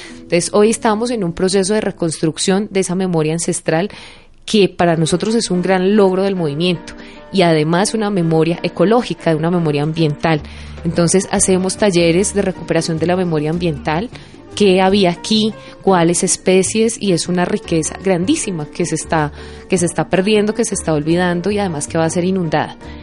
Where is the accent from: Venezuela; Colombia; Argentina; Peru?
Colombia; Antioquia; recuperando lo que realmente es un antioqueño sencillo, con su cotidianidad